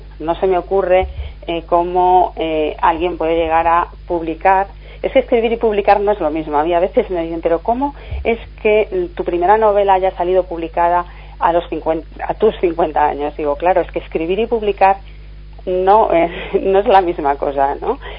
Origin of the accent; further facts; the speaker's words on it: Galicia, Spain; accent: Galician; yo soy gálico falante, soy castellano parlante y además convivo de una manera muy natural con las dos lenguas y el acento, pues cuando hablo castellano probablemente pues no quiere salir el acento gallego